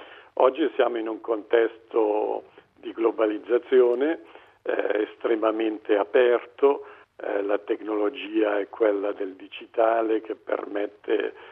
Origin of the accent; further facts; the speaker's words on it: Switzerland; Io che parlavo da svizzero, da economista tra l'altro e non da linguista